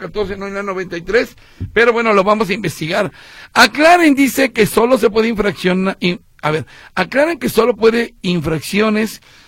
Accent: Veracruz, Mexico; Yo tengo ahí mis 30 centímetros del claro. Golfo de México como buen veracruzano.

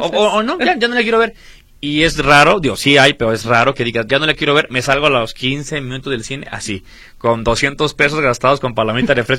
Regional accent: Argentina; Yo creo que soy tan argentino, como digo por ahí, que soy tan tanguero, que me encanta el sufrimiento.

